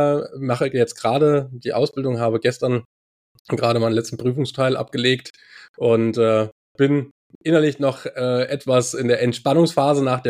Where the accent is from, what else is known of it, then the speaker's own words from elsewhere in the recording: Marburg, Hesse, Germany; Ich komme aus Marburg.